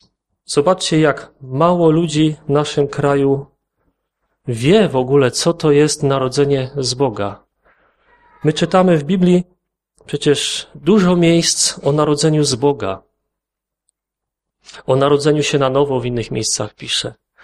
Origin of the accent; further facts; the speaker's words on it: Wisła, Silesian Voivodeship, Poland; Ja jestem z żoną z Wisły.